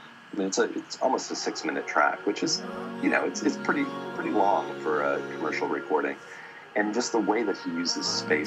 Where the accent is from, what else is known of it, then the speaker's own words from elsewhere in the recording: United States; I think that it's difficult thinking about making electronic music as an American artist